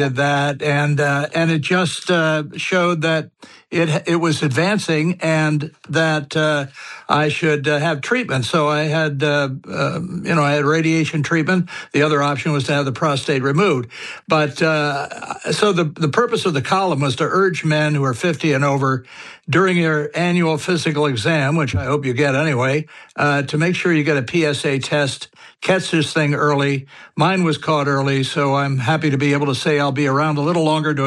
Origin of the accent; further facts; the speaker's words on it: United States; that meant a lot to me as an American